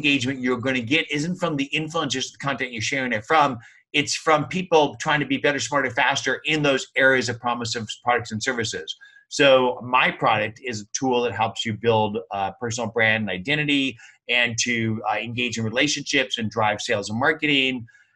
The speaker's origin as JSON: {"language": "English", "country": "United States", "tie": "born there", "second_language": "English", "said": "who struggled in English, my second language, even though I was born in America."}